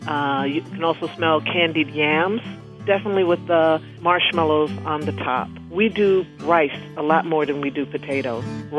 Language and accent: English; Virginia, United States; I'm from Virginia. The black side of my family is from South Carolina.